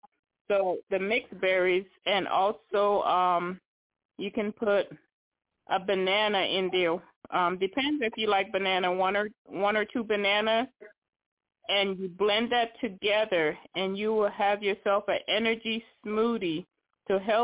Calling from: Tennessee, United States; I'm calling from Tennessee.

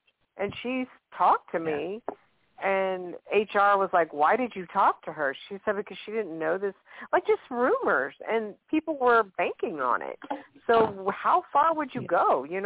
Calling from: Louisiana, United States; from Louisiana.

